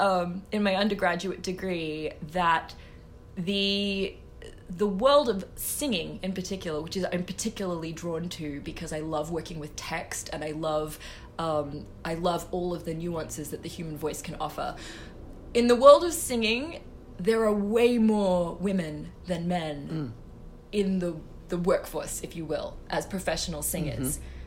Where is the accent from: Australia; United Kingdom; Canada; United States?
Australia; I grew up in Australia in a past life, studying classical acting.